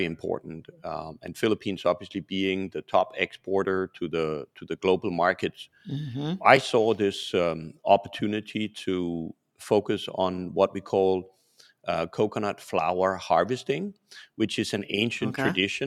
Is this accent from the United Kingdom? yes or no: no; Denmark; English is a second language; moved away; I grew up in Denmark